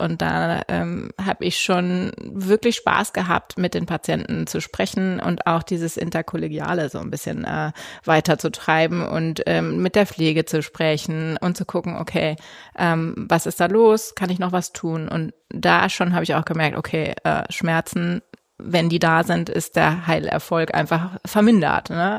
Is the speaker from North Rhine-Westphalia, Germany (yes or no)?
yes; Münster, North Rhine-Westphalia, Germany; also born or lived in Freiburg; now in Hamburg, Germany; Ich komme ursprünglich aus Münster-Westfalen, habe dann im schönen Freiburg Medizin studiert, um dann wieder ganz nach oben in den Norden zu flippen